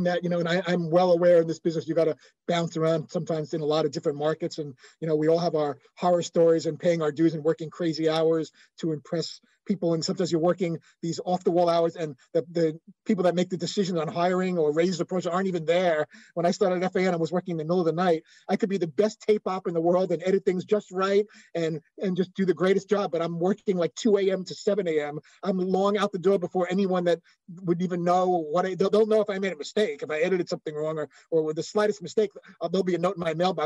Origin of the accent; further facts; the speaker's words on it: Brooklyn, New York, United States; I grew up in Brooklyn and I was able to get an internship in New York.